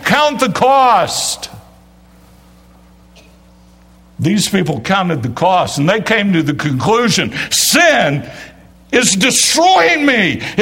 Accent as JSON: {"language": "English", "town": "Winston-Salem", "region": "North Carolina", "country": "United States", "tie": "born or raised there", "said": "my first official job in ministry was as Bible Club Director for Youth for Christ in Winston-Salem, my hometown."}